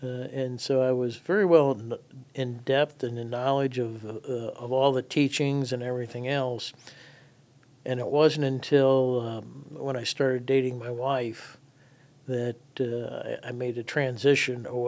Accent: Copley, Ohio, United States; Well, I was raised in North Hill area until about sixth grade, and then I moved to Copley.

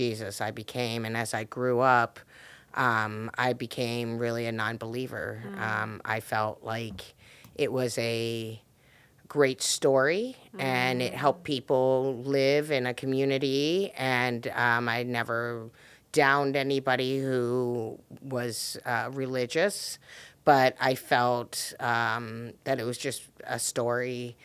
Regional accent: Cuyahoga Falls, Ohio, United States; I grew up in Cuyahoga Falls. I graduated from Stowe High School.

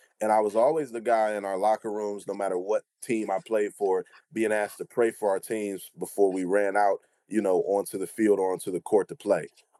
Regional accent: Cleveland, Ohio, United States; age of 13, you know, I'm growing up in Cleveland, Ohio. My grandparents were the pastors of the church that I attended.

